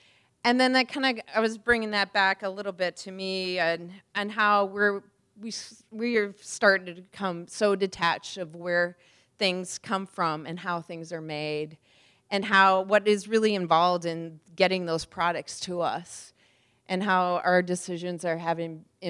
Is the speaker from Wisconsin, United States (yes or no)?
yes; Wisconsin, United States; I grew up in Wisconsin on a farm